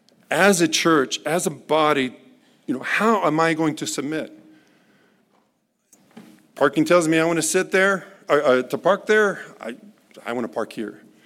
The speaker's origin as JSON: {"language": "English", "town": "Dayton", "region": "Ohio", "country": "United States", "tie": "born or raised there", "said": "I grew up in Dayton, Ohio. We called it a resort area, the place of last resort."}